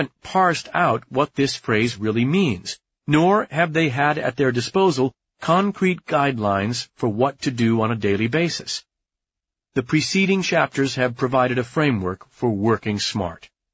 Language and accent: English; Oslo, Norway; English is a second language; I was an accomplished track and field runner in my hometown of Oslo, Norway